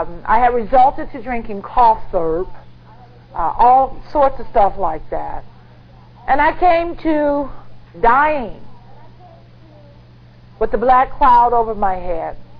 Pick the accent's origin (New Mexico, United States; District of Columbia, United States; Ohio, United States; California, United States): Ohio, United States; And somehow, about 6, 7, 8 months later, I ended up in Ohio, which is my hometown.